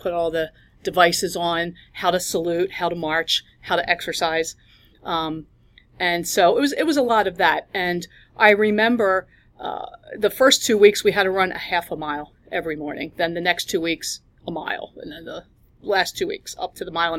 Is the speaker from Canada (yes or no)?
no; Drexel Hill, Pennsylvania, United States; I was born and raised in Drexel Hill, Pennsylvania, not too far away